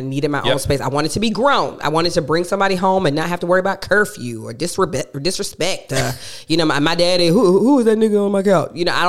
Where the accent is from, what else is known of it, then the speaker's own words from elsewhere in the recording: Athens, Georgia, United States; I was born and raised in Athens, Georgia, and my parents have a 5-bedroom home in Athens, Georgia, and I went to the University of Georgia, which is in Athens, Georgia.